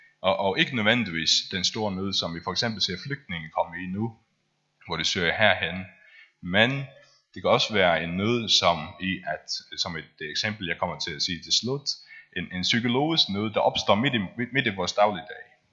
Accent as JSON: {"language": "Danish", "country": "Faroe Islands", "said": "Jeg er færing, så jeg ved det heller ikke."}